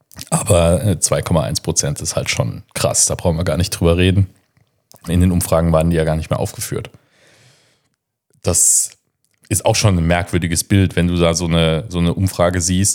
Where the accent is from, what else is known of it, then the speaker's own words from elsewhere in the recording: Kaiserslautern, Rhineland-Palatinate, Germany; also ich bin ja in Kaiserslautern geboren und da in der Nähe auch aufgewachsen, bis ich dann zum Studium nach Trier gezogen bin.